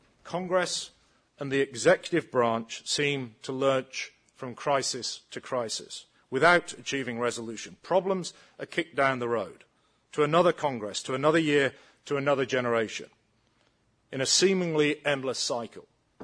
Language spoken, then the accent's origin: English; United Kingdom; now in United States; I'm British. I've worked for American companies in England, Turkey, and Switzerland. I've also worked in Germany. Now I work for a German company in the US.